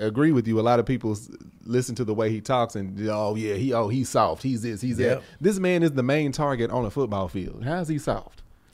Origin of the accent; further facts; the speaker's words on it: the South, United States; We come from the South where you heard Goose's accent. Mine's like, yeah, y'all, you know what I mean?